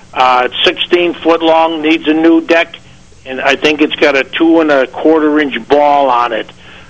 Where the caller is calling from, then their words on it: Warsaw, New York, United States; Calling from Warsaw, New York.